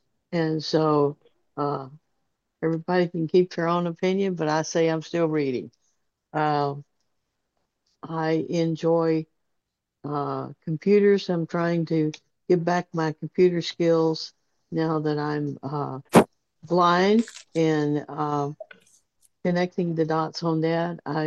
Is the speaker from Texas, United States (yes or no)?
yes; Houston, Texas, United States; I'm from Houston.